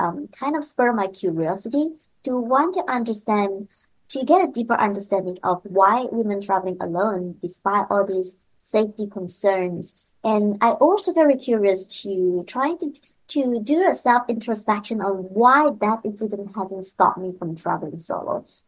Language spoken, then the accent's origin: English; Malaysia; English is a second language; So I was originally from Malaysia, which is a Muslim country. I'm a Malaysian Chinese